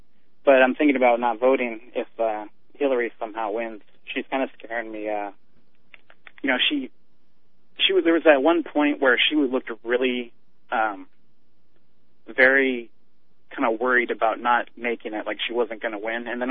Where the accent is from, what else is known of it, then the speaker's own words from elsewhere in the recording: Washington, United States; Hey, I'm 19. I'm from Washington.